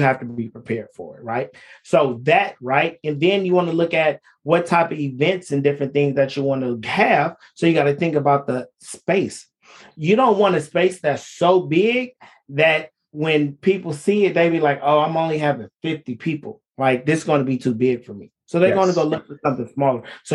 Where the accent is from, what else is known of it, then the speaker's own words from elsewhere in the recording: Oakland, California, United States; you grew up in Oakland, I grew up in Oakland, but the housing market in Oakland is so horrible, right?